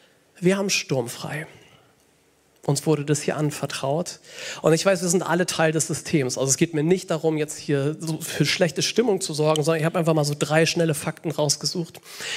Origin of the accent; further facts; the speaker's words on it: Hamburg, Germany; Und wir als Hamburger